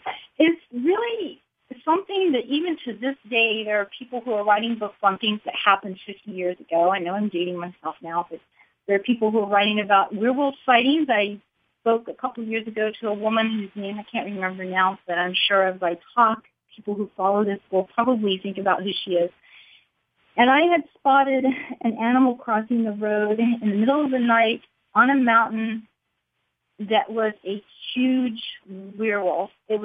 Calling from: California, United States; I'm calling from Southern California.

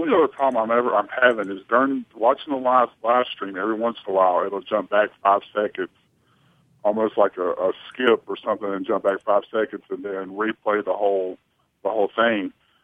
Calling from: Greensboro, North Carolina, United States; from Greensboro, North Carolina.

